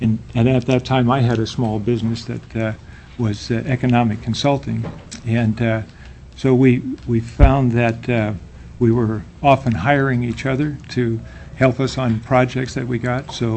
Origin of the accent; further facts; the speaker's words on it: Ketchikan, Alaska, United States; also born or lived in San Francisco; I was born in San Francisco, but my father worked on the Alaska Highway, and so that's how he got acquainted with wow. southeastern Alaska. And so he, when the war was over, we moved to Ketchikan, and he became a fisherman.